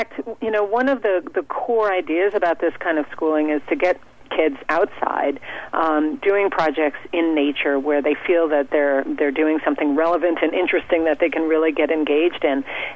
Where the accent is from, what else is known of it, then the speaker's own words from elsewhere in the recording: Berkeley, California, United States; Well, I'm from Berkeley, California